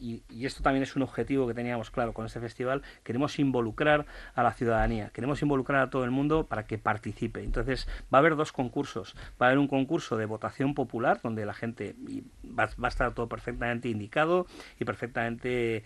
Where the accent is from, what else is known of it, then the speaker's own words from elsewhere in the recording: Bilbao, Basque Country, Spain; Nuestro objetivo era como buenos bilbaínos ambiciosos, era llegar a los 100